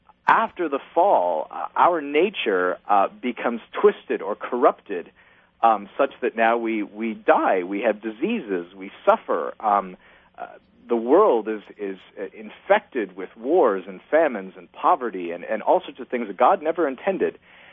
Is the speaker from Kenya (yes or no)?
no; Canada; now in United States; I was born and raised in Canada in the Evangelical Lutheran Church in Canada, moved to the United States, was part of the ELCA